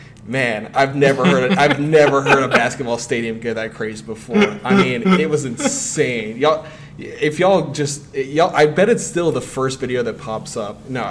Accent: Spartanburg, South Carolina, United States; I'm actually from Spartanburg, South Carolina, which is where Zion played his high school ball.

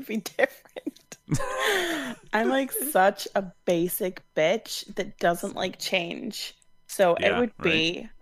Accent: Scotland, United Kingdom; I'm Scottish. We're really stingy.

